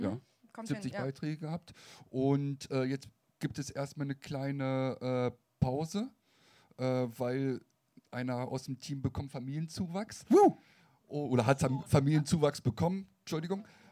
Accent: East Germany, Germany; now in Linden, Germany; ich bin kein gebürtiger Lindner, ich komme ursprünglich aus den neuen Bundesländern

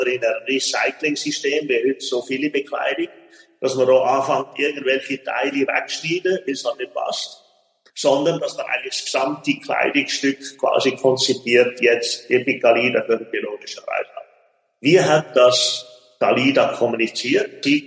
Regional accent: Switzerland; wo wir alle als Kind, als Schweizer Kind, quasi einfach ja, im Kopf haben

